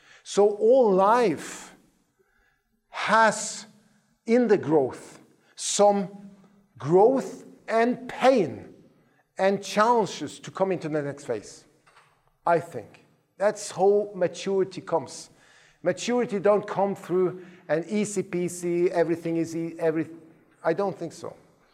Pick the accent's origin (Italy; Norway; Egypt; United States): Norway; English is a second language; I'm coming from Norway.